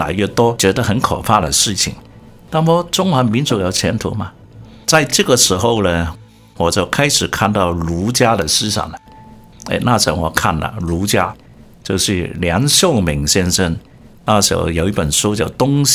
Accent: Hong Kong; 我香港长大的，跟他没关系的应该。

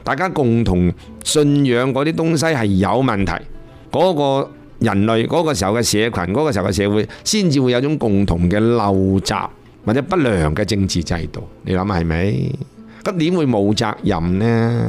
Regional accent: China; 无论站在个人，站在咧作为一个中国人咧，回醒起自己嘅国家民族

